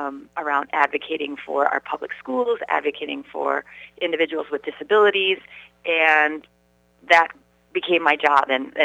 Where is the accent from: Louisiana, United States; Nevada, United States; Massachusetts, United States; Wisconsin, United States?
Wisconsin, United States; Madison; So my background is I grew up here in Madison, graduated from West High School in 1990.